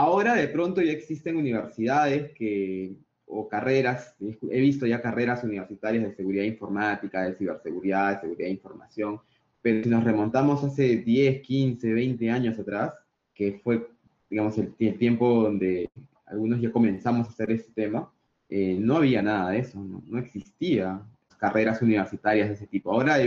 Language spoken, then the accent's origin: Spanish; Peru; yo soy peruano, y recuerdo que en el Perú, solo para contar una anécdota, estoy hablando de más o menos de los 90, cuando yo tenía unos 8 años, 9 años, 10 años más o menos